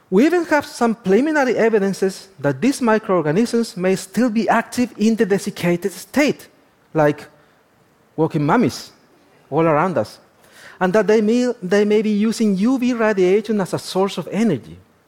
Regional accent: Chile; Well, because I was born and raised in the Atacama.

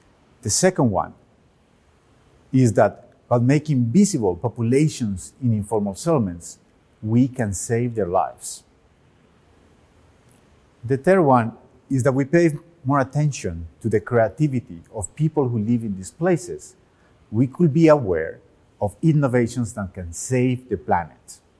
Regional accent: Medellin, Antioquia, Colombia; born or raised there

